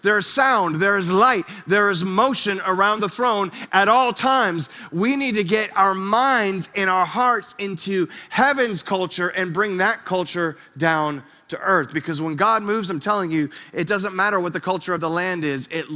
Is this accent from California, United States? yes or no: no; Boston, Massachusetts, United States; Like, we're from Boston. Like, I'm not going to be back here anytime soon.